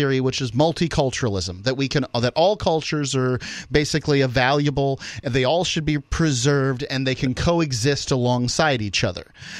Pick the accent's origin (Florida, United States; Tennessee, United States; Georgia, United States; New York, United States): Florida, United States; accent: Midland; I don't talk like that. I speak in the Midland accent, as you do.